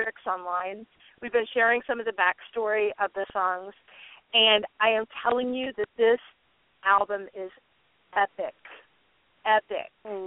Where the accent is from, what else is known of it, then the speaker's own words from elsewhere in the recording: Tampa, Florida, United States; Locally, I'm from Tampa, Florida, so I do some stuff around Tampa.